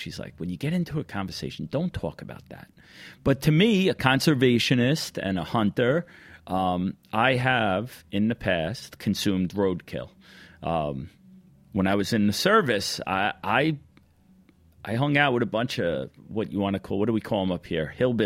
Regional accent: New York, United States; I was going to be funny and say, hey, we're from New York.

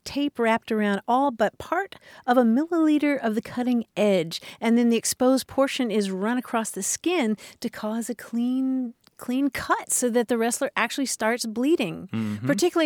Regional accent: Kentucky, United States; Well, when I grew up in Kentucky, certainly Sloppy Joes were that.

